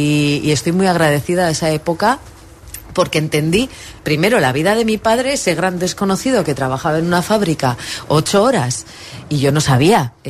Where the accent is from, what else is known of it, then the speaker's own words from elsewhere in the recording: Basque Country, Spain; porque soy vizcaína